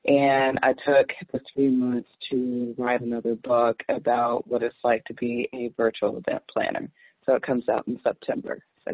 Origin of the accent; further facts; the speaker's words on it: Williamsburg, Virginia, United States; I'm from Williamsburg, Virginia.